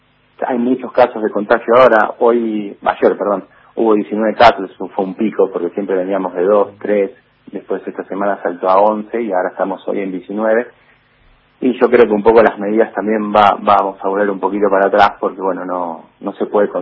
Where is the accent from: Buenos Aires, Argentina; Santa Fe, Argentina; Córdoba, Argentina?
Buenos Aires, Argentina; moved away as an adult; now in Bariloche, Argentina; yo en la cooperativa entré en el 2005, cuando llegué a Bariloche, yo era de Buenos Aires, de capital. Me vine para acá, como muchos, porque queremos cambiar o no nos gustaba la forma de vida de la gran ciudad